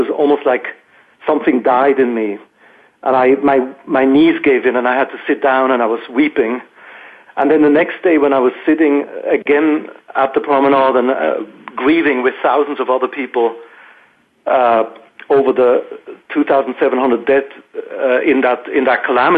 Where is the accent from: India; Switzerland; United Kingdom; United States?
Switzerland; I was brought up secular in Switzerland, but I am Jewish. My mother is Jewish.